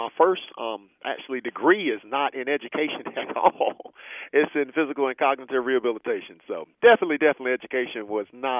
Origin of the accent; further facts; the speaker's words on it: North Carolina, United States; also born or lived in Puerto Rico; we moved from Puerto Rico to South Carolina, Then we got to North Carolina. So I called North Carolina home because we didn't move anymore once we got here.